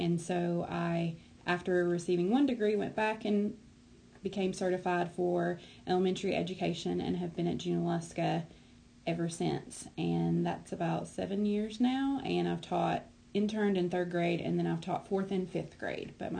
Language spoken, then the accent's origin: English; United States; Well, I'm originally from Haywood County, and I went through elementary, middle school, and high school all in Haywood County.